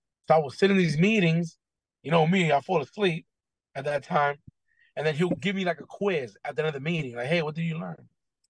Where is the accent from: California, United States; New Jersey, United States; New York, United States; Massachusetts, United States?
New York, United States; Bronx; So I'm coming from the Bronx. Whenever I went on vacation, it was Puerto Rico and Florida, and we were going to relatives' house.